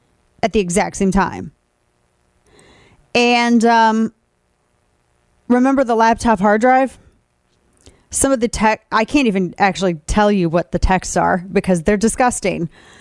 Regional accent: Missouri, United States; These are two senators from my home state of Missouri.

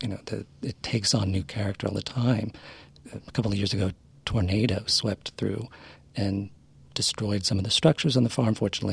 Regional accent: Aurora, Midwest, United States; and actually my town that I grew up outside of Aurora.

